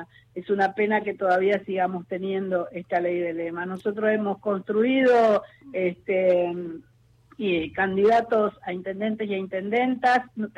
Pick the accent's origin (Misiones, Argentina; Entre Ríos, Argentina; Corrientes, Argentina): Misiones, Argentina; Posadas; Yo soy de Posadas, soy posadeña, vivo en Posadas